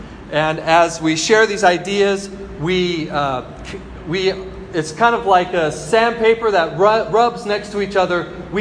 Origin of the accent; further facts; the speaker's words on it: United States; also born or lived in Philippines; yes, I'm American, but I'm also a little Chinese because of Shan.